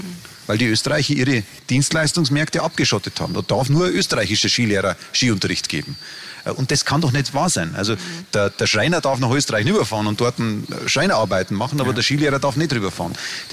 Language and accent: German; Bavaria, Germany; Ich komme aus Niederbayern, das wissen Sie.